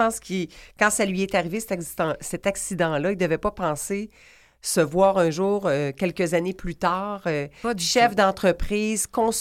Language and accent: French; Quebec, Canada; now in Rive-Sud de Montréal, Canada; j'ai déjà habité dans le Vieux-Montréal, je suis retournée sur la Rive-Sud. En fait, je viens de la région de la Naudière, mais la Rive-Sud de Montréal, c'est devenu comme... J'ai fait mes racines, là